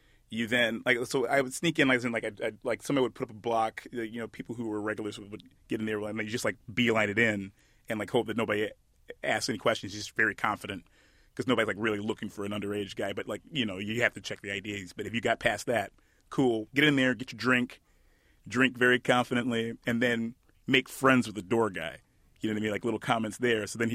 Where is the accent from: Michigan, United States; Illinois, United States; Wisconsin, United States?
Michigan, United States; Detroit; My experience in Detroit is kind of unique, but not entirely unique. I went to, growing up, of course, my mother's from Ghana, but my dad's from